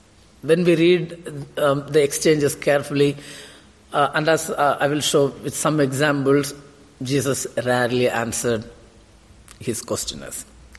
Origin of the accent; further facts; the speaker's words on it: India; especially as I come from India, where we are facing a general election, this month and next month.